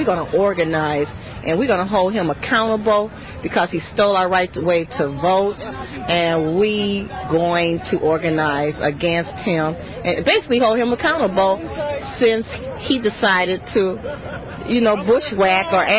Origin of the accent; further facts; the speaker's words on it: Detroit, Michigan, United States; I'm from Detroit, Michigan.